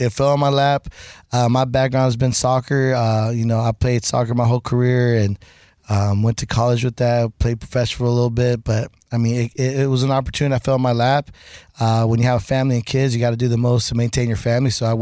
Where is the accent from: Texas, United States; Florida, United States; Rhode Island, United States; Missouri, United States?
Texas, United States; Houston; I grew up in Heights, so that's been my specialty area.